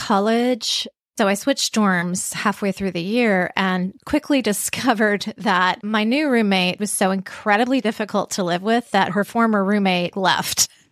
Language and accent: English; Vancouver, British Columbia, Canada; So I grew up in Vancouver, BC.